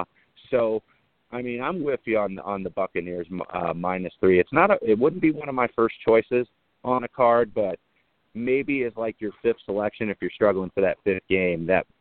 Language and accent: English; Indianapolis, Indiana, United States; the Colts are my hometown team, being a Indianapolis born and bred resident.